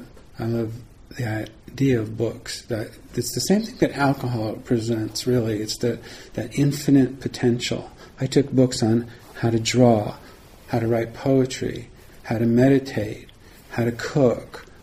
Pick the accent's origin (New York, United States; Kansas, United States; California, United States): California, United States; Monterey; I grew up in Monterey and used to go to Carmel in the summers, Carmel Valley in the summers.